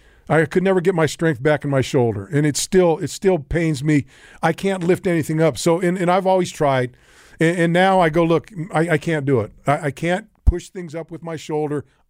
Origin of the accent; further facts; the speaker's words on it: Bahamas; I'm from the Bahamas. I love the Yankees.